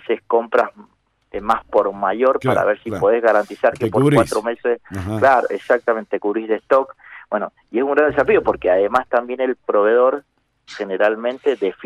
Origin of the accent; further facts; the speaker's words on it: Vista Flores, Mendoza, Argentina; es en mi pueblo, Vista Flores